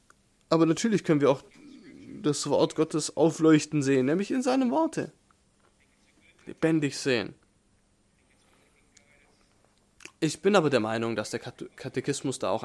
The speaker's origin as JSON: {"language": "German", "region": "Mississippi", "country": "United States", "tie": "born or raised there", "second_language": "German", "said": "Ich bin nämlich aufgewachsen in Mississippi, wo es auch viele Ländereien gab."}